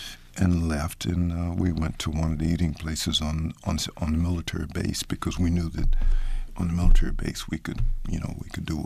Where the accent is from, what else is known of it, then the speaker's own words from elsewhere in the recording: Houston, Texas, United States; I mean, you know, I grew up in Houston, and at the time I was working in Washington, D.C.